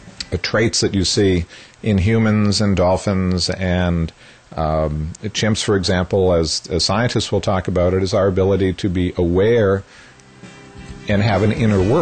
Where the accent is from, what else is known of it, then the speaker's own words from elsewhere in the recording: Massachusetts, United States; Well, I grew up in Massachusetts by the water, and you always hear interesting stories about dolphins.